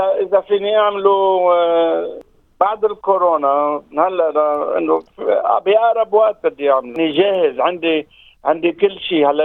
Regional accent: Lebanon; born there; وكنت بدي حابب أعمله بمحل اللي خلقت بلبنان، بالمزرعة اللي خلقت فيها

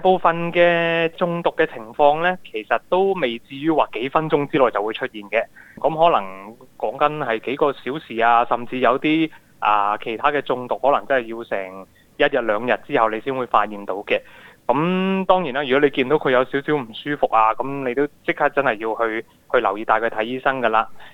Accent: Australia; 因為我哋澳洲人嚟講呢，聖誕節就好鍾意燒嘢食嘅

